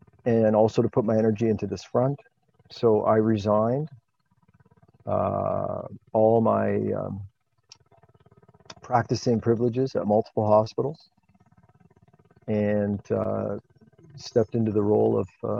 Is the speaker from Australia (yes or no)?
no; Canada; I'm a Canadian. I've been based in Bancroft for about the last decade.